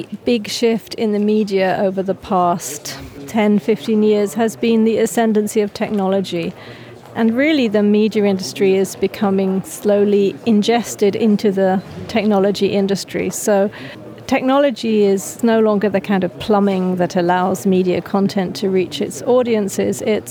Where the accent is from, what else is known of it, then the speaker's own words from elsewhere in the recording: United Kingdom; now in Switzerland; I'm actually a hybrid. I'm a Brit. I live in Switzerland. I work in Oxford and Switzerland and Oslo.